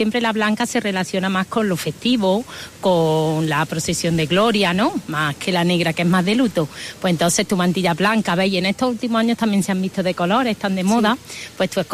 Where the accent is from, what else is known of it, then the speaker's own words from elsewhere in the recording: Antequera, Andalusia, Spain; moved away as an adult; yo no soy de aquí, yo soy de Antequera, llevo 20 años.